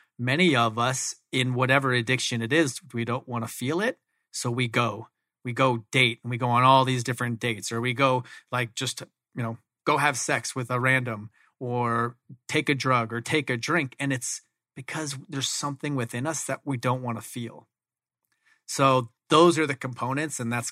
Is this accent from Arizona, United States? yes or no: yes; Phoenix, Arizona, United States; I grew up here in Phoenix, Arizona. Grew up here my whole life playing athletics, specifically baseball, all the way up until my senior year at Arizona State